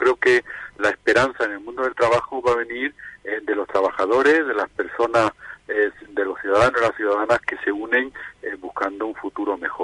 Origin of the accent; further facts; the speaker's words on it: Málaga, Andalusia, Spain; Bueno, soy malagueño, estoy casado, tengo 3 niños.